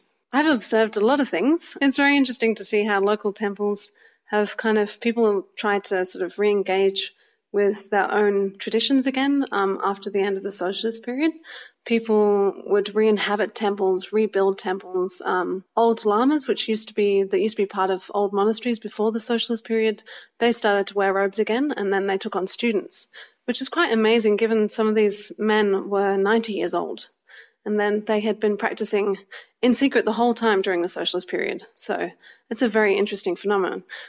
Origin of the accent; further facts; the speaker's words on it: Australia; I'm originally Australian.